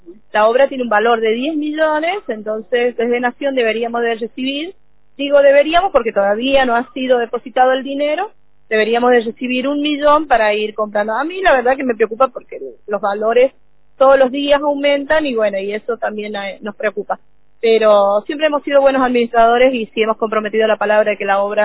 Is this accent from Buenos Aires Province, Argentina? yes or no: no; Villa La Quebrada, San Luis, Argentina; y sigo viviendo en Villa La Quebrada, nunca me fui de mi pueblo.